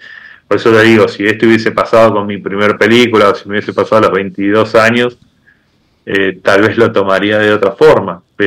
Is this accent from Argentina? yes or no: yes; Argentina; como argentino, el orgullo argentino es y el asado.